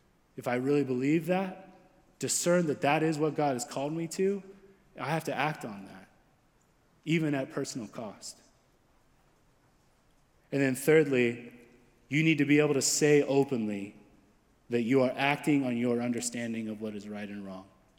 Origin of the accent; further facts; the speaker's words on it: United States; And I'm an American Christian, just so you know.